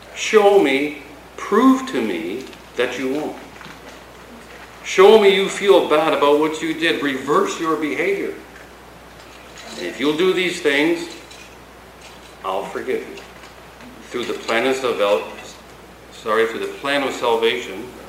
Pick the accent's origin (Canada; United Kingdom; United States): Canada; You know, I come from Canada and hockey's big.